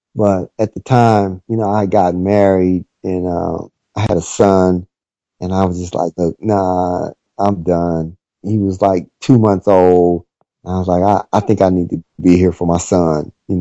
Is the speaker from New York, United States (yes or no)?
no; Kansas City, Missouri, United States; growing up in Kansas City, I grew up in the housing projects, the low income, at risk area. That's where I grew up.